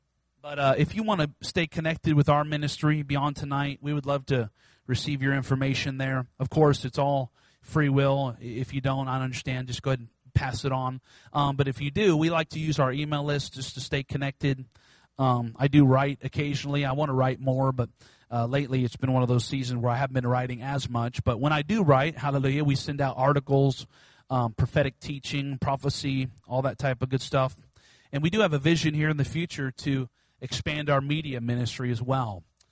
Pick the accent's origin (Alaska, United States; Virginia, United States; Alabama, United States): Alaska, United States; Soldotna; I was born and raised in Soldotna, Alaska on the Kenai Peninsula.